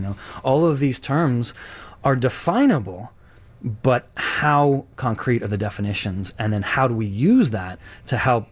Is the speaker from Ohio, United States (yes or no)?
no; Chicago, Illinois, United States; also born or lived in Tehran, Iran; I've been in the Chicago area, western suburbs, and then in and out of the city for pretty much my whole life. I went out east to school, but I've been in Chicago pretty much my whole life.